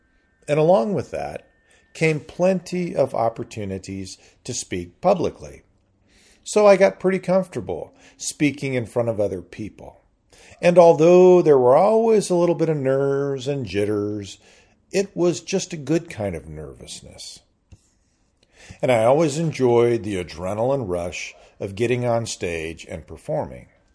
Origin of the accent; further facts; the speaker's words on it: California, United States; moved away as an adult; But just making a college team in my home state of Southern California, the mecca for baseball in the United States, I probably wasn't even going to make it on a college team.